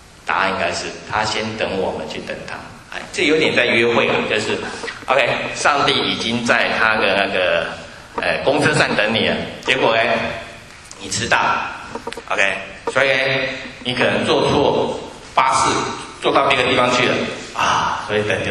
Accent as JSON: {"language": "Chinese", "country": "Taiwan", "said": "所以我们在台湾都是学 Fine，Thank you。"}